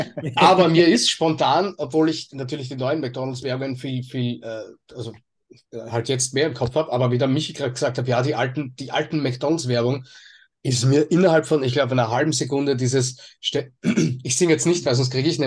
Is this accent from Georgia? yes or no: no; Austria; also bei uns in Österreich zumindest.